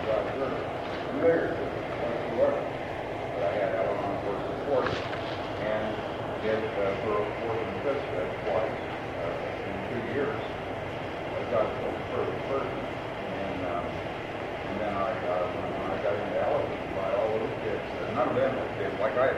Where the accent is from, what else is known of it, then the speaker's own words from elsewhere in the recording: Woodson, Missouri, United States; I was raised in Woodson, Missouri, and I was living in Woodson, Missouri.